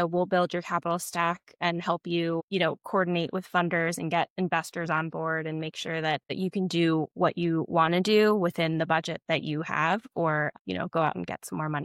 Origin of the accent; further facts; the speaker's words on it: Yonkers, New York, United States; I'm from Yonkers.